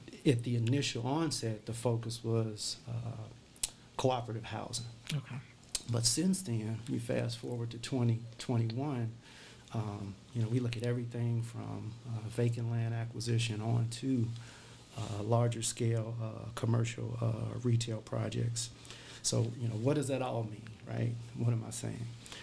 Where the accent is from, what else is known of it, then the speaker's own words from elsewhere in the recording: Markham, Illinois, United States; born and raised in Markham, went to school out in the south suburbs at Thornwood High School, attended Northern Illinois University, received my master's from Keller Graduate School of Management at DeVry